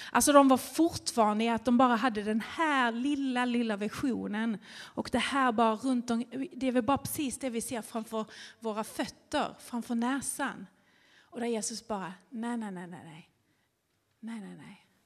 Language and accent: Swedish; Skåne, Sweden; jag är skåning från början